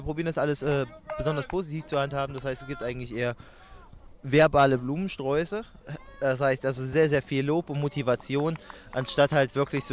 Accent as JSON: {"language": "German", "country": "Germany", "tie": "born there", "said": "Aber natürlich bin ich auch trotzdem in Deutschland geboren und freue mich halt auch, wenn die Deutsche ein bisschen weiterkommen würde."}